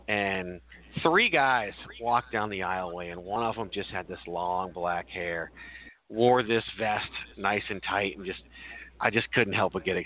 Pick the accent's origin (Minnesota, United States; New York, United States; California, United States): New York, United States; Long Island; because, you know, growing up on Long Island, we had the MSG Network.